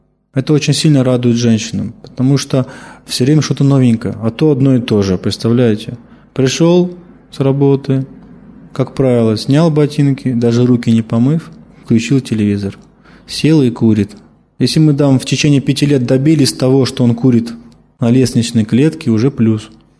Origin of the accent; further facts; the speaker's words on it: Moscow, Russia; born there; Я родился в Москве, я на Красной площади был всего два раза на всю свою жизнь.